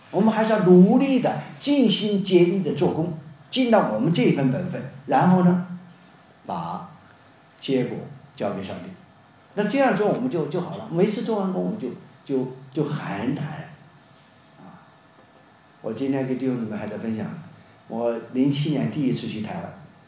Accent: Sichuan, China; 大家知道我是四川人了，四川人这个没有齿音没有舌音的啊，四十不分，四和十是不分的，都是死啊，都是这样，没有卷舌音。

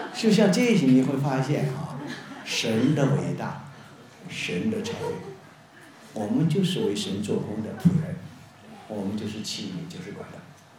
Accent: Sichuan, China; 大家知道我是四川人了，四川人这个没有齿音没有舌音的啊，四十不分，四和十是不分的，都是死啊，都是这样，没有卷舌音。

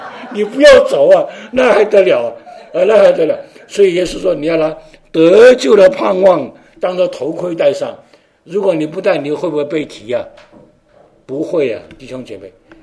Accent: China; 但是我们中国人你知道，我们最后一个移民的目标是哪里？天国

